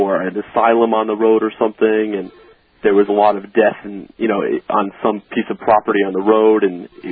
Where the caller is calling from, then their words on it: New Jersey, United States; From New Jersey.